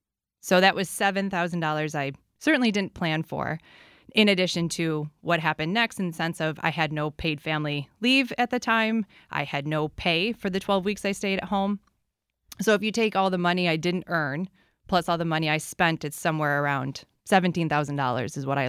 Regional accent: Rochester, New York, United States; also born or lived in Washington, D.C.; So I grew up in Rochester, but moved away to Washington, D.C. for 10 years. So when I moved back to Rochester in 2014

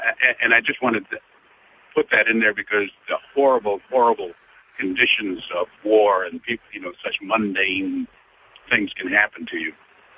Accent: Scotland, United Kingdom; I'm originally from Scotland

